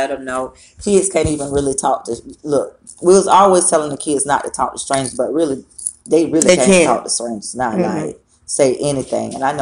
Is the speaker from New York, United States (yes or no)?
no; Fort Meade, Florida, United States; That's funny, because even in my hometown of Fort Meade, it's a mining town.